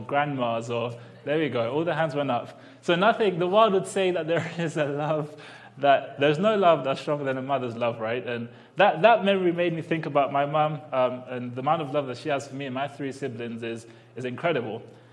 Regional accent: London, United Kingdom; I am from London, for those of you that haven't realized that already.

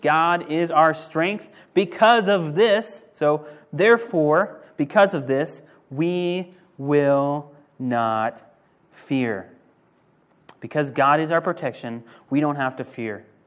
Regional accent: Oklahoma, United States; I grew up in Oklahoma through all school years. Grew up in Oklahoma.

